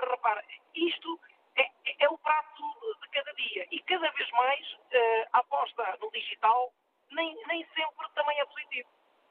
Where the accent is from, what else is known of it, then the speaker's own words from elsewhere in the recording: Viseu, Portugal; Eu sou de Viseu, natural de Viseu